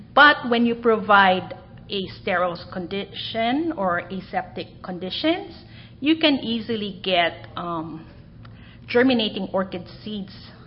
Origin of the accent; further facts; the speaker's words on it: Hawaii, United States; And because I come from Hawaii and I also work with Anthuriums